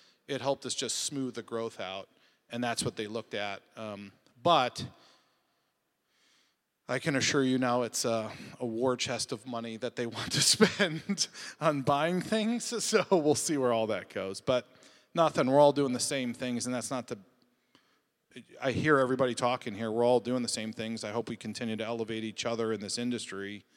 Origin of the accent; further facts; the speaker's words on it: Ohio, United States; That's how I grew up. I grew up in Ohio, and you had to wait and hope that summer was hot or winter was cold.